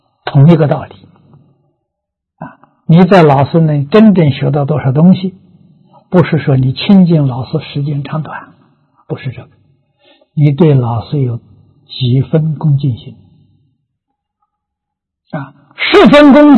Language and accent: Chinese; Lujiang, Anhui, China; 我的老家是庐江啊，跟桐城是邻县，距离很近啊，大概现在讲的时候大概只有30公里啊